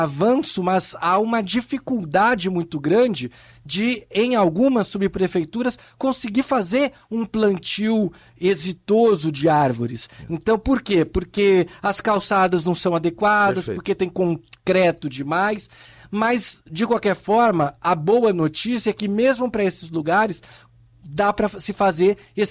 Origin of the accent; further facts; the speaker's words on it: São Paulo, Brazil; E você citou São Paulo, né? Eu sou de lá, eu sou paulistano